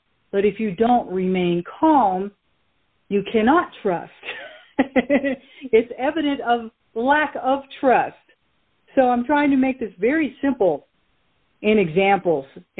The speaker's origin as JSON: {"language": "English", "town": "Roanoke", "region": "Virginia", "country": "United States", "tie": "born or raised there", "said": "I can remember when I was a really little girl growing up in Roanoke, Virginia."}